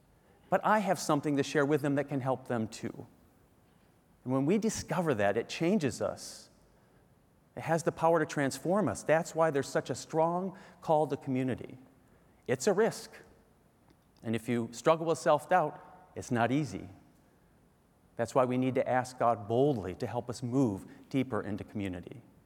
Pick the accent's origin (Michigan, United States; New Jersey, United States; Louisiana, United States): Michigan, United States; Beautiful place, we grew up in Michigan, so it was about a 3-hour drive.